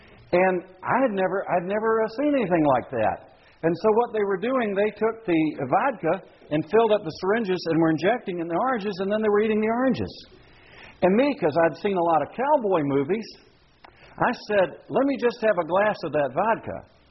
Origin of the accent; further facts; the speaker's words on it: Louisiana, United States; I've told people that I'm from Louisiana, and I tell them one of the things that Louisiana is famous for is that you can drink and drive.